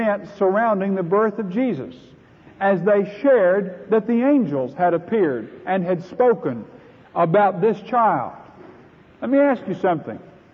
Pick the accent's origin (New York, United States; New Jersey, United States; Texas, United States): Texas, United States; I come from West Texas. I come from a ranching background. My family have been in the sheep business for several generations.